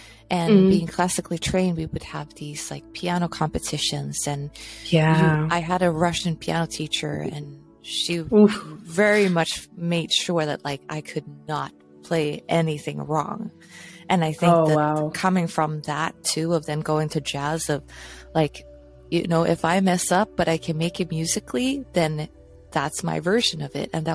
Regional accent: Bangkok, Thailand; English is a second language; So I grew up in Bangkok in Thailand, and it's very common that Asian kids start on the piano and on the violin.

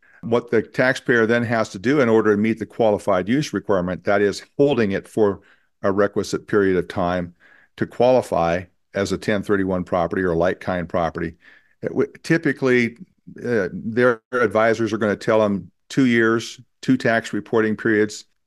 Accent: Montana, United States; I'm basically a ranch kid that was born and raised in Montana and went off to law school, came back to Montana.

